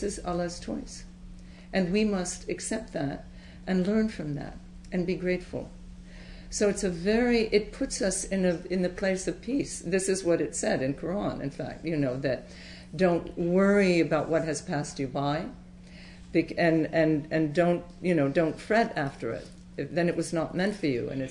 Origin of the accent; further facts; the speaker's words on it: Houston, Texas, United States; born there; I was born in Houston, Texas, to French parents who came over just after the war, during the war.